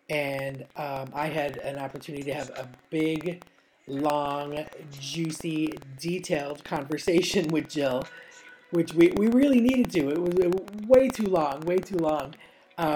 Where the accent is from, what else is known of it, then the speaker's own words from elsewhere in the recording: United States; now in London, United Kingdom; I am an American lesbian living in London.